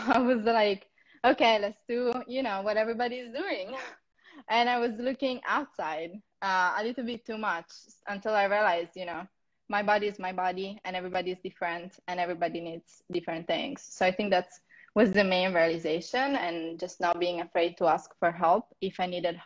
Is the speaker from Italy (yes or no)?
yes; Milan, Lombardy, Italy; now in United States; I'm a dancer with American Ballet Theatre. I'm originally from Milan, Italy, and I've started dancing when I was about 3 years old.